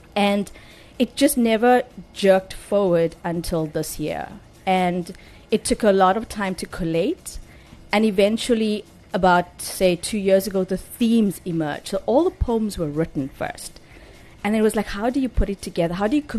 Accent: Chatsworth, KwaZulu-Natal, South Africa; So I grew up in Chatsworth, and I used to do music.

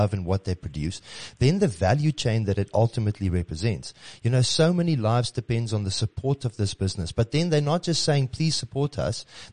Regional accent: South Africa; you can't just ask for some emotional support, being South African, but the product has to be good.

